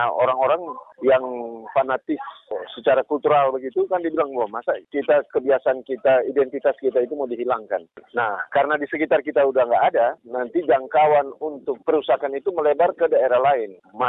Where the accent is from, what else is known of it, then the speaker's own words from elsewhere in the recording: Manado, North Sulawesi, Indonesia; daging anjing itu kan seolah-olah kebanggaan gitu bahwa ini identitas kita, orang Manado itu mesti makan anjing